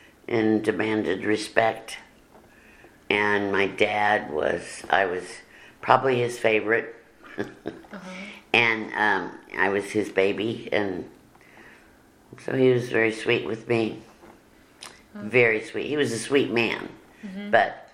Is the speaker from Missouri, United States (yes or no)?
yes; Kansas City, Missouri, United States; I grew up in Kansas City. Went to school here in Kansas City for grade school, high school at St. Teresa's, and college.